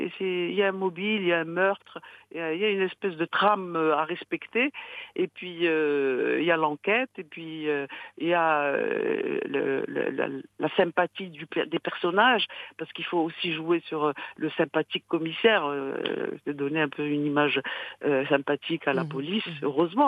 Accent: Morocco; on est marocain

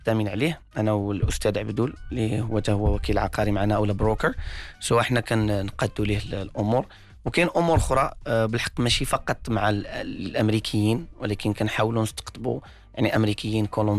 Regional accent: Morocco; شوف أنا مغربي

